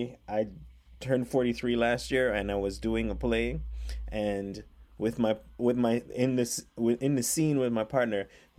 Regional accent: Jamaica; also born or lived in Haiti; I'm from Jamaica and Haiti.

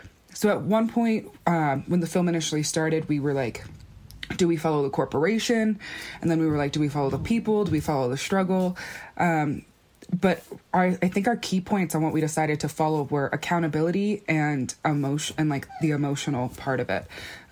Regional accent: Black Mesa, Arizona, United States; and I'm from Black Mesa

